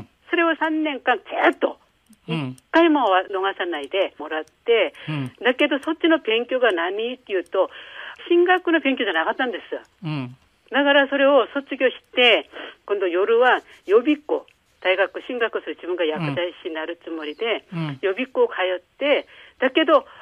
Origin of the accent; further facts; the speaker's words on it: South Korea; Japanese is a second language; now in Japan; 私は出身が韓国なんですが